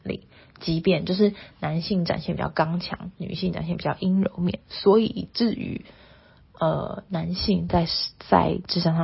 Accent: Taipei, Taiwan; 我爸爸是台中人，在台湾的中部，然后我妈妈是我从小在台北长大，然后我妈妈的几个姐妹也都是在台北。

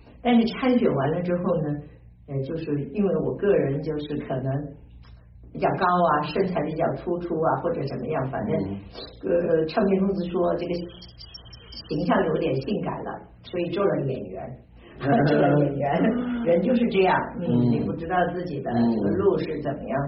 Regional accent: Guangzhou, Guangdong, China; born there; also born or lived in Shenzhen; 我在广东音乐团毕业的，在当初在广州，我是出生在广州的，后来这我就去了深圳，唱了10年的歌

